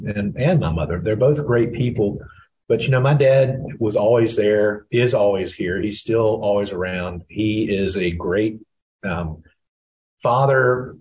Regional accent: the South, United States; growing up in the South, we're the Bible Belt. If we're in the Bible Belt, Mississippi is the buckle, and, one of the big, big old buckle.

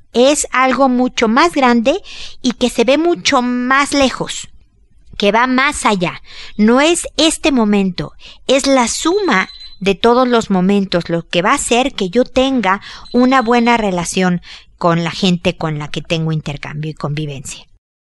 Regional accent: Mexico; soy mexicana y sentí el del 85

